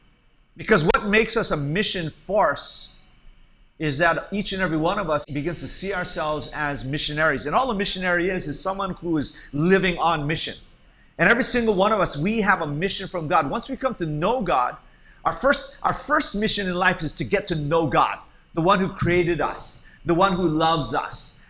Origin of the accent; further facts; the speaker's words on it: Hawaii, United States; we have another mission team coming in from my home state, from Hawaii.